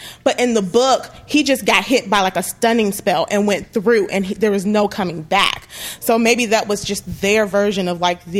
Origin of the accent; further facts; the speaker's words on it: Washington, District of Columbia, United States; I'm from Washington, D.C.